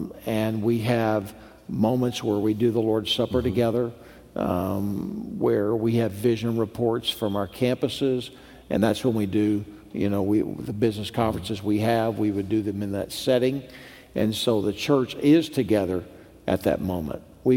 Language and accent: English; Texas, United States; I'm from South Texas, so if it wasn't Hispanic, I would never heard of a church plant.